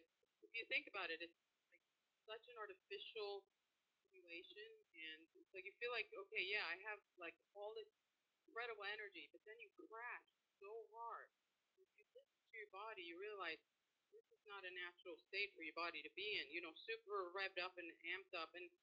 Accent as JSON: {"language": "English", "country": "Sweden", "tie": "born or raised there", "lives_now": "Miami, United States", "said": "I grew up in Sweden, so I'm a little bit familiar with the weather over there, so I think we're a little better off here in Miami."}